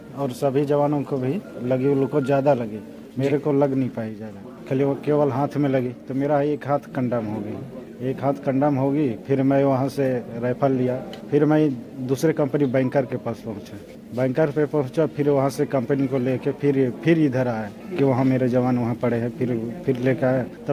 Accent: Gumla, Jharkhand, India; मैं झारखंड के रहने वाला।

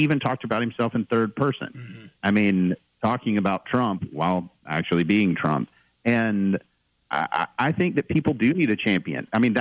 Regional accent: United States; At the end of the day, the Constitution, we're Americans. I am an American.

